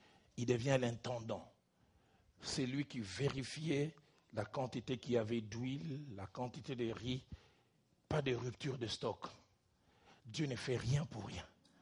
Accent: Kinshasa, DR Congo; À l'époque où moi j'ai grandi à Kinshasa, vers les années 73, 75

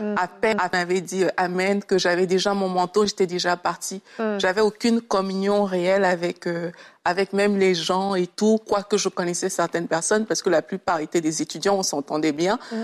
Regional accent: Cameroon; born there; je suis née au Cameroun et puis mes parents et tout nous ont emmenés à l'église un peu de façon naturelle.

